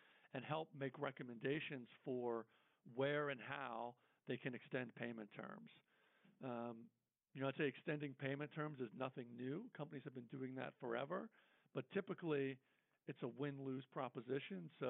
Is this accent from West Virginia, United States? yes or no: no; Pittsburgh, Pennsylvania, United States; now in Atlanta, United States; So I came down. I'm from Pittsburgh originally, but I came down to Atlanta.